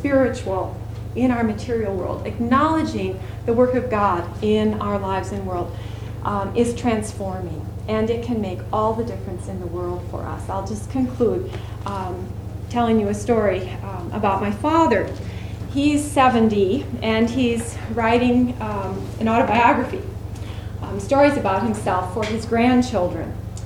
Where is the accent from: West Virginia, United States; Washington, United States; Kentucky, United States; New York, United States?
New York, United States; Brooklyn; and I grew up in Brooklyn, New York.